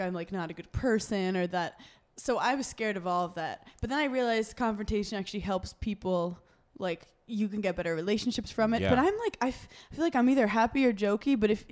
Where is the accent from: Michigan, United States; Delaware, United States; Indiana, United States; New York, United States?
New York, United States; I'm a New Yorker. Like shit talking is what I do.